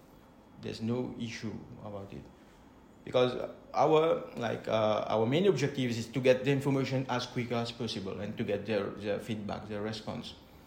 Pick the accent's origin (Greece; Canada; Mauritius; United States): Mauritius; I'm from Mauritius